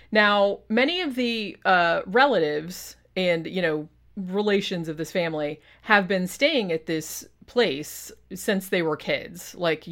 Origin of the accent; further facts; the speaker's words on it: Florida, United States; Like, I grew up in the South, not Alabama, but I grew up in Florida. And a lot of my relatives were like from Tennessee and from other southern states.